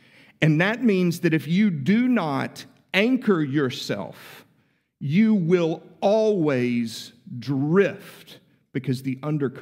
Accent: Texas, United States; I'm originally from West Texas, where we have small puddles of water that pass as lakes. So to come to Middle Tennessee with these big, beautiful, sprawling, cliff-laden lakes, it's amazing.

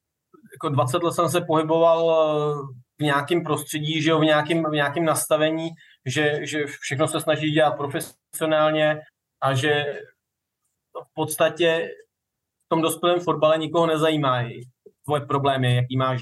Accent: Březno, Ústí nad Labem Region, Czechia; já kousek od Teplic, od Chomutova, kousek pocházím ze Března u Chomutova.

